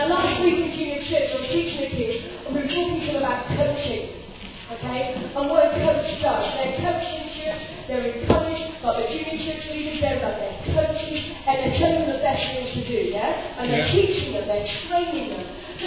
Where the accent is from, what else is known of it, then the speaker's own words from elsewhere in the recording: Wales, United Kingdom; I'm Welsh, for those of you who don't know